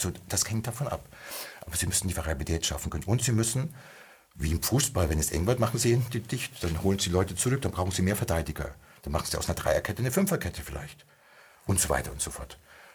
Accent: Bavaria, Germany; Das ist meine Heimat.

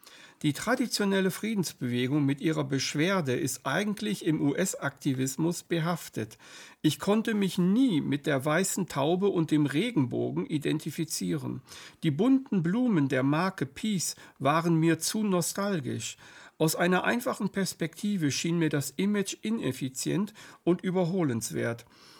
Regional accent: Switzerland; Als Schweizer fragte ich mich

